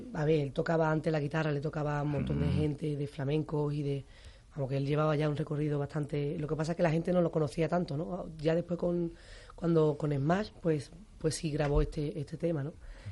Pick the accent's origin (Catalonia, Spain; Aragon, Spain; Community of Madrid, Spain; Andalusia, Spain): Andalusia, Spain; Seville; nosotros dos nacimos en Triana, yo nací en la Cruz Roja de Triana.